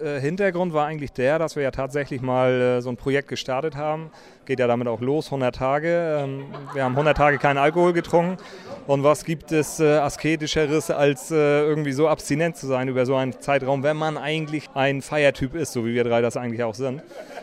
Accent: Kiel, Schleswig-Holstein, Germany; also für uns als Kieler, das wird immer bei uns bleiben. Also wir sind da schon sehr an unsere Heimat gebunden

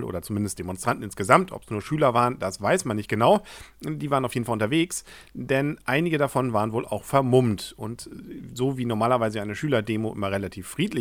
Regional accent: Kiel, Schleswig-Holstein, Germany; sondern selbst als Kieler konnte man davon ja dann ein Lied singen bzw. das Ganze hautnah miterleben.

